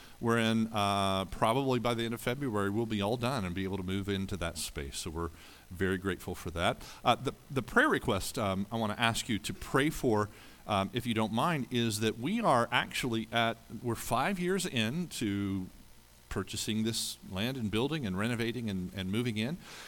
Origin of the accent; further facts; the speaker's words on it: Indiana, United States; I grew up in the Hoosier State, right?